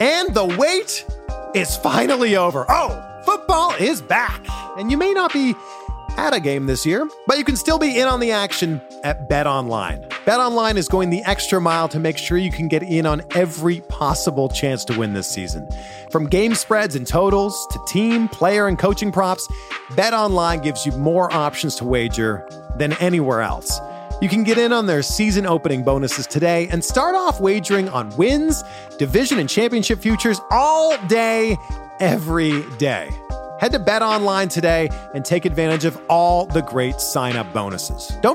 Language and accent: English; Toronto, Ontario, Canada; my hometown, Toronto.